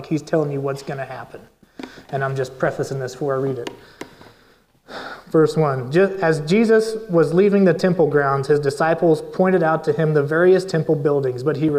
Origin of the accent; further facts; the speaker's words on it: Kansas, United States; I grew up in Southwest Kansas. My parents have feed yards there and stuff.